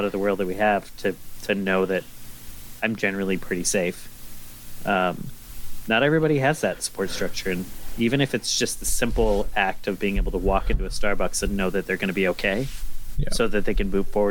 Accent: California, United States; now in Idaho, United States; Because I found this unexpected popularity when I moved from California to Idaho, and I was a dickhead

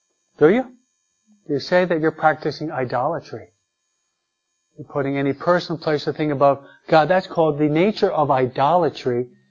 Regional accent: Detroit, Michigan, United States; born there; My dad was the only one of the relatives that moved out of state, and it was in Michigan. I was born in Detroit, okay?

